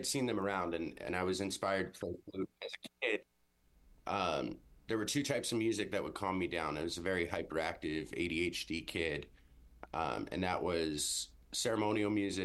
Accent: Anchorage, Alaska, United States; also born or lived in South Dakota; And growing up in Alaska, it's such a tight-knit community. While living in the city of Anchorage, it's just very multicultural and very diverse

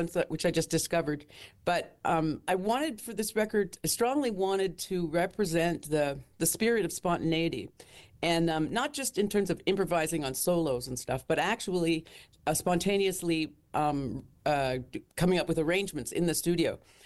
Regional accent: Halifax, Nova Scotia, Canada; because I grew up in Nova Scotia and in Halifax.

